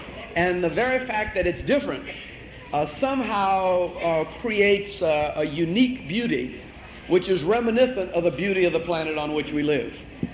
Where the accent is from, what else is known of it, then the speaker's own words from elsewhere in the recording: New Orleans, Louisiana, United States; And I like that, because I grew up in New Orleans.